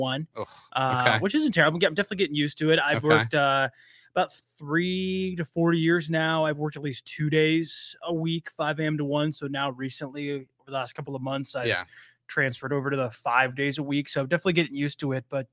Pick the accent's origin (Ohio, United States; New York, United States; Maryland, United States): Ohio, United States; Boardman; You know, I'm from here. I'm from Boardman.